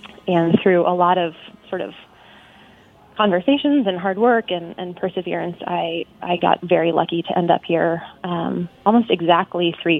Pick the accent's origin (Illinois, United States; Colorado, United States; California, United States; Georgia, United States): Colorado, United States; So my story, whenever I tell my story, I always begin with the fact that I grew up in Colorado. And I say that because Colorado and the outdoors is such a big part of who I am.